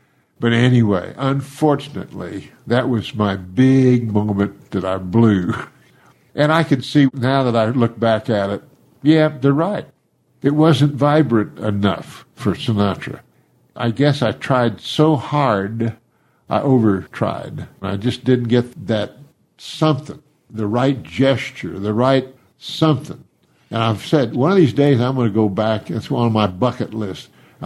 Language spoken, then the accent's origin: English; Tulsa, Oklahoma, United States; a friend of mine, I grew up here in Tulsa